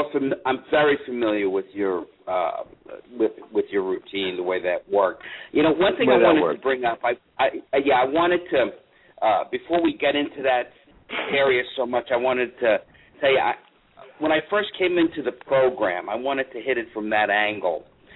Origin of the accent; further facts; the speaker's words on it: New York, United States; I'm from New York.